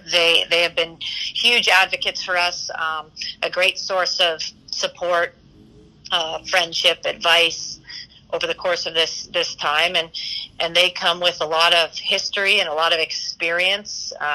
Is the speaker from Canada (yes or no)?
yes; Kingston, Ontario, Canada; because we are both from Kingston, and they loved hockey